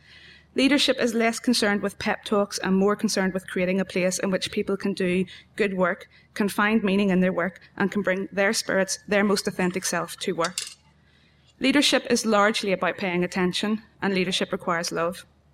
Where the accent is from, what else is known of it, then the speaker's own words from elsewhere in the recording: Ireland; We've got about 10 minutes because I'm from Ireland and I talk fast.